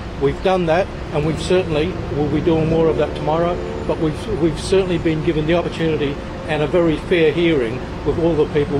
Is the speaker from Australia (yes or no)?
yes; Australia; We are here from Australia as friends of the US